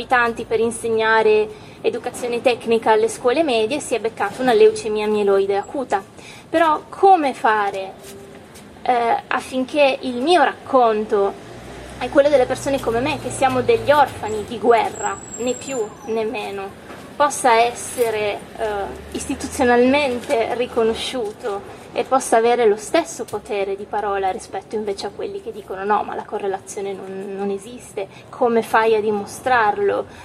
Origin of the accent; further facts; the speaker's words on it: Sardinia, Italy; now in Lombardy, Italy; Io sono sarda di origini e effettivamente anche in Sardegna c'è un problema analogo.